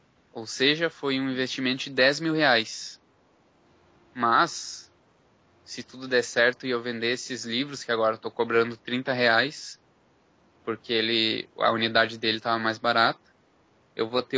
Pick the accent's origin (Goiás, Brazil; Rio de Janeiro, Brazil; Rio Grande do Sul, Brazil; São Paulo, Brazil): Rio Grande do Sul, Brazil; Capão da Canoa; Eu sou de Capão da Canoa, isso daria muito caro pra mim, por exemplo.